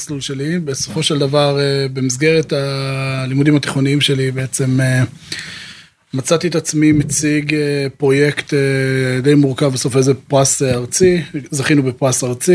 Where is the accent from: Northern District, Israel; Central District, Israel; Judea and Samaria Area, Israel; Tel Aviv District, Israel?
Northern District, Israel; Acre; אז נולדתי וגדלתי בעיר בצפון שנקראת אקו